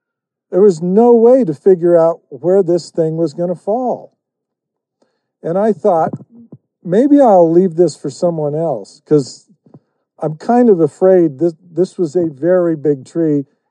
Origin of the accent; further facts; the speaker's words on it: Idaho, United States; This is a true story. I grew up in Idaho